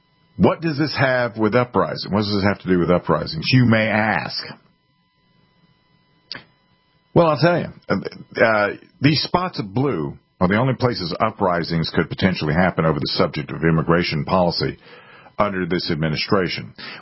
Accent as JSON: {"language": "English", "country": "United States", "said": "As an American who spent a fair bit of my time looking at our country"}